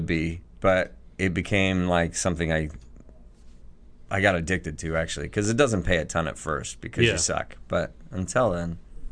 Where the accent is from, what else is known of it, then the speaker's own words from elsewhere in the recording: Seattle, Washington, United States; And so that was because I'm from Seattle and Gary Larson is from Seattle.